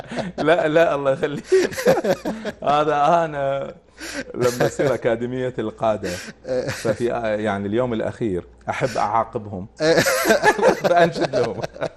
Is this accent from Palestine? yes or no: no; Kuwait; أنا أذكر لما كنت أدخل المسجد عندنا في الكويت يعني وأنا صغير